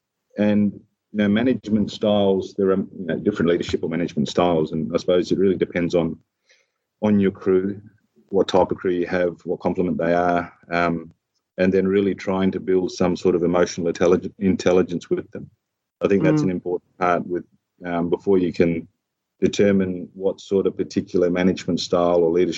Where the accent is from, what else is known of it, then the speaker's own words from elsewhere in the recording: Broome, Western Australia, Australia; being Indigenous background, growing up in Broome on the coast and, you know, areas around Broome to the north of Broome